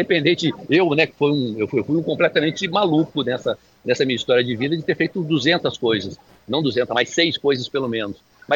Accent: Bento Gonçalves, Rio Grande do Sul, Brazil; born there; Bento Gonçalves, onde eu nasci, lá na Serra Gaúcha

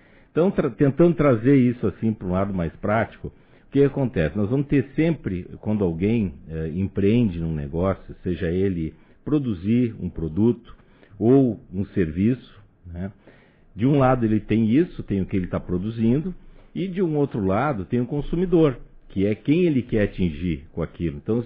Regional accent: Rio Grande do Sul, Brazil; now in Santa Catarina, Brazil; Porque eu sou do Rio Grande do Sul.

